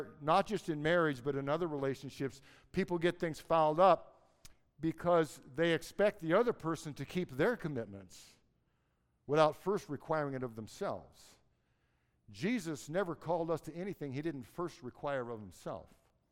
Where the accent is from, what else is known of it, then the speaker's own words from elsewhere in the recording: Seattle, Washington, United States; I know it's true simply because I grew up on Green Lake in North Seattle, and when I was a kid, that lake froze all the way over.